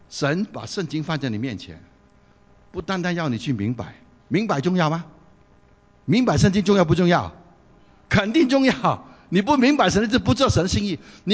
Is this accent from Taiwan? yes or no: no; China; 广东人不讲这句话，我们大陆人就喜欢讲接地气。